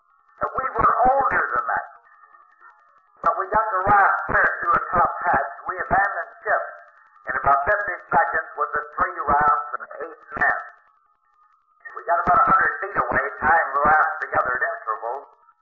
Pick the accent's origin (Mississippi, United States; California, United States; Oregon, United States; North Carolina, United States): California, United States; Of course, I'm from California.